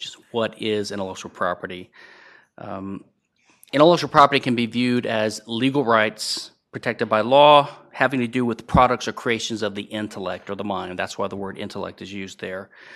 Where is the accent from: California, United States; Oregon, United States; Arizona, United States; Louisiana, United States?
Louisiana, United States; I'm from Louisiana, and I was at LSU in 1988 to 91 for law school